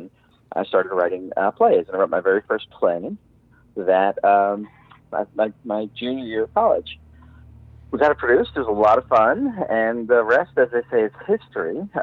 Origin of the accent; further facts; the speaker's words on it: Long Island, New York, United States; now in Georgia, United States; so I went to college in Albany, New York. I was originally from Long Island, New York, and ended up in Albany, New York for undergraduate.